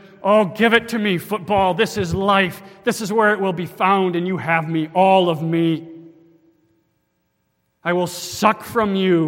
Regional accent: Loveland, Colorado, United States; Colorado Buffaloes, I'm from Loveland, Colorado, were taking on the Michigan Wolverines

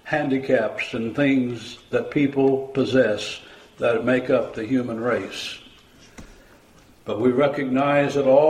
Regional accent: Missouri, United States; I'm from Missouri. You got to show me.

